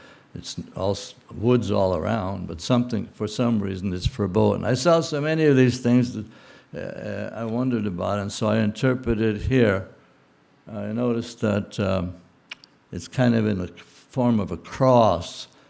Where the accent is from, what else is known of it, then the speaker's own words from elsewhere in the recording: Ukraine; I'm from Ukraine.